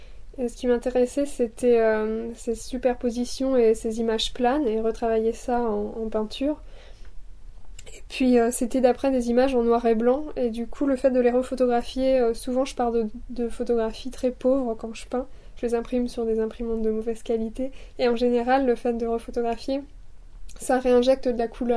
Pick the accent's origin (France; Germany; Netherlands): France; Grand Est; moi j'ai grandi en Lorraine, donc il y a peut-être quelque chose géographiquement signifiant